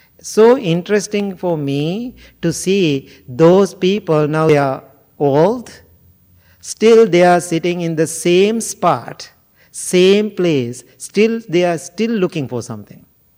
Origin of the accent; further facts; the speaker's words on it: Sri Lanka; English is a second language; now in Chicago, United States; So then finally I said, no, I born and raised in Sri Lanka. Now I'm living in Chicago so many years, you know.